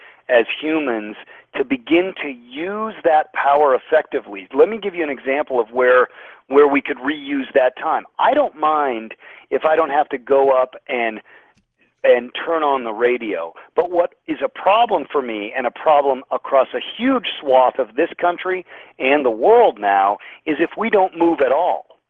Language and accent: English; Colorado, United States; now in Bay Area, United States; I live in the Bay Area, Gino, but I grew up in Colorado.